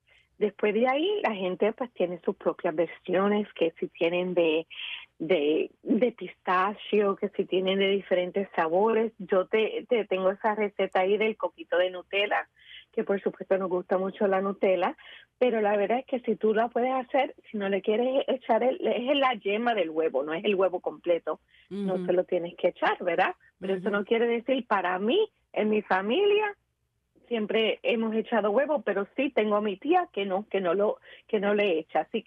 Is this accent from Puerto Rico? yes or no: yes; Puerto Rico; Mira, yo soy de Puerto Rico